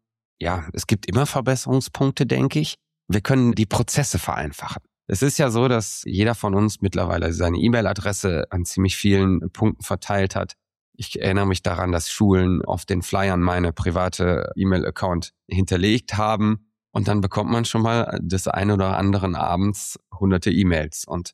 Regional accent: Emmerich am Rhein, North Rhine-Westphalia, Germany; ich liebe unsere Stadt. Ich liebe meine Heimat und ich liebe die Landschaften drumherum. Ich glaube, wir Emmericher haben oft den Blick für andere Dinge, die woanders schöner sind

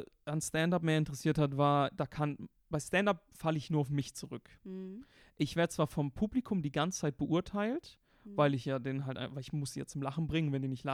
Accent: Karlsruhe, Baden-Württemberg, Germany; now in Berlin, Germany; konträr war zu dem Karlsruhe, was ich so kannte, wo ich aufgewachsen bin.

